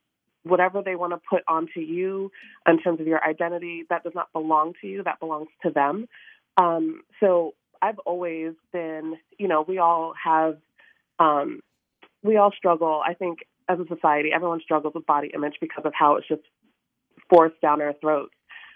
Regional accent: Jamaica, New York, United States; I grew up surrounded by Black people because I grew up in Jamaica, New York.

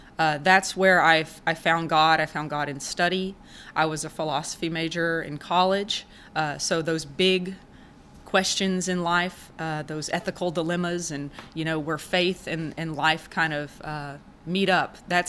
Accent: the South, United States; We are both very proud Southerners.

